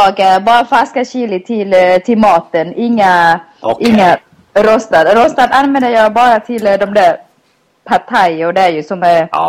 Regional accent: Thailand; now in Sweden; Det är så som hemma i Thailand faktiskt.

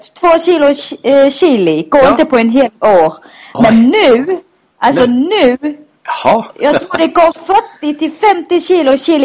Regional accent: Thailand; now in Sweden; Det är så som hemma i Thailand faktiskt.

